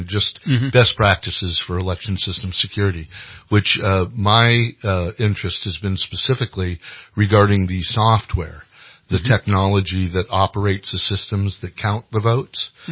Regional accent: Redwood City, California, United States; I hail from the Bay Area, born in Redwood City, California. Lived in California my life.

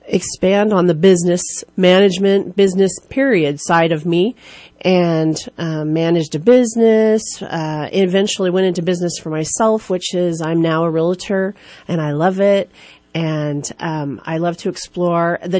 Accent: California, United States; I was born right here in Shasta County. When I was born, we lived in Igo, and at 6 years old, we moved to Lakehead and owned a family-ran campground, Lakehead Campground up there. And when I was 12, we moved to Cottonwood.

